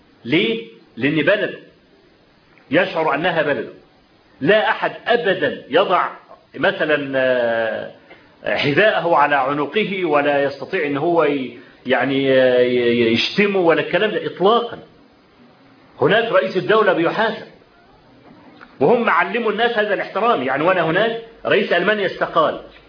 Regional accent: Egypt; قال: من أي البلاد أنت؟ قلت له: أنا من مصر.

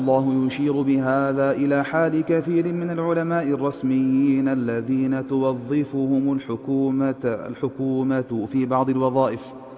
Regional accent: Egypt; وهذا المعنى كان موجودا منذ قريب عندنا في مصر في عهد الحكم التركي

